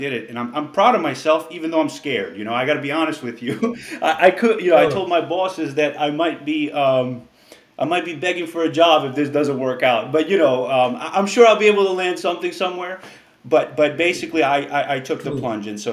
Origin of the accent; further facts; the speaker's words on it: Albania; I'm originally from Albania. You know, Albania was a communist country